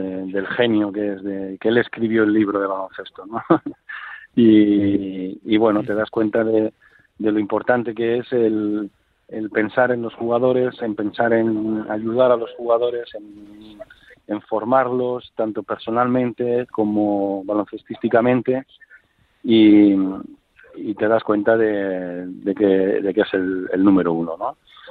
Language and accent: Spanish; Spain; ahora mismo somos cuatro entrenadores españoles en la liga.